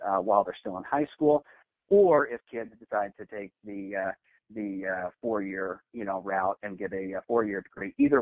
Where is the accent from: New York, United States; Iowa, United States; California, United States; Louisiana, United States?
Iowa, United States; Spirit Lake; So I'm originally from Spirit Lake, and I'm a fifth generation Northwest Iowan.